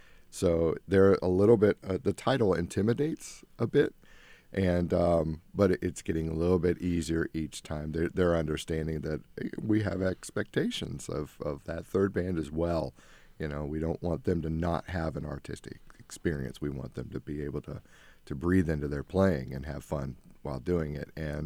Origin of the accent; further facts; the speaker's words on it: Midwest, United States; But there was a calling to come home, and I grew up in the Midwest. And this gave me the opportunity to get back to my roots.